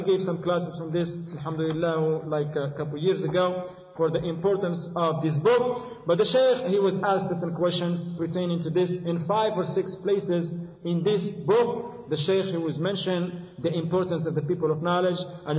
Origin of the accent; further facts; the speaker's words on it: Morocco; See, I'm from Morocco